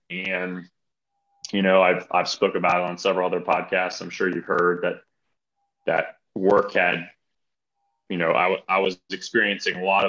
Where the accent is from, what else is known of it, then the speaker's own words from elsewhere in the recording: Alabama, United States; born there; So I was born in Northern Alabama and the oldest of seven children and was homeschooled all the way through high school.